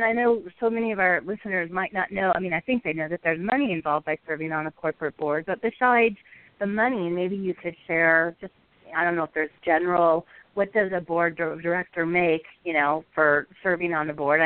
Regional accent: Midwest, United States; And by the way, I'm from the Midwest, proudly. We're both Midwest girls.

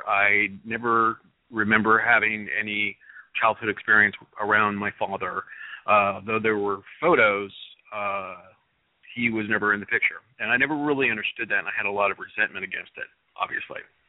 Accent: Washington, United States; a lot of folks know that I come from Central Washington and that I'm a child of the 70s and 80s

